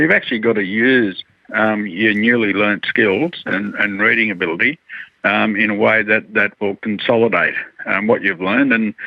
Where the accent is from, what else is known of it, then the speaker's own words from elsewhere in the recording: Brewarrina, New South Wales, Australia; And, I'm from Brewarrina, and I'm intimately aware of some of those issues and concerns that we have.